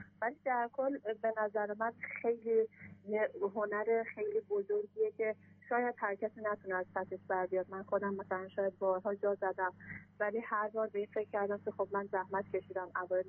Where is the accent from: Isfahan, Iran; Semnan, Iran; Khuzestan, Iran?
Semnan, Iran; از سمنان خدمتتون. متولد ایرانم و توی ایران به دنیا آمدم توی همون سمنان و اونجا بزرگ شدم و فعلا هم دانشجوی ترم آخر حقوق توی دانشجوی سمنان.